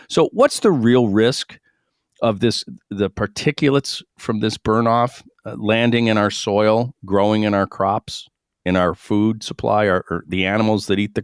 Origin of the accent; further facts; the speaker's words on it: Syracuse, New York, United States; I'm from Syracuse, New York, fifth cloudiest city in the country.